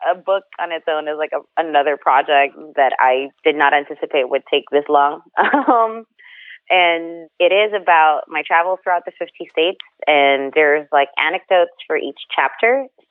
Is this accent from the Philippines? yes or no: yes; Philippines; now in New York, United States; if I'm having problems and I grew up in the Philippines and I can't find my own food in the melting pot of New York